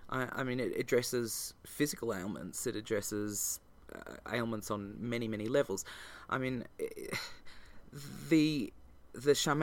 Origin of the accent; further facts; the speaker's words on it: Australia; I'm a mongrel from half a dozen different cultures and ended up with my family in Australia